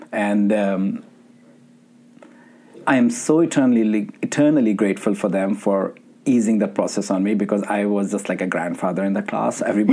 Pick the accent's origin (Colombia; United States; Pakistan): Pakistan; Growing up in Pakistan